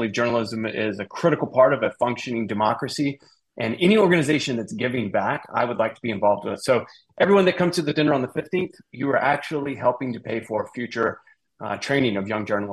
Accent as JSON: {"language": "English", "region": "Alabama", "country": "United States", "tie": "born or raised there", "lives_now": "Washington, United States", "said": "And when I got here, I grew up in Northeast Alabama. I went to school in the state of Alabama."}